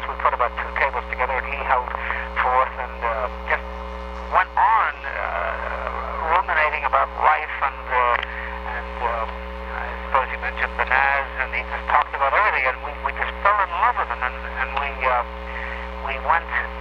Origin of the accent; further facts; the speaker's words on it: Cambridge, Massachusetts, United States; And so I was living in a theatrical boarding house in Boston, even though I came from Cambridge, Mass.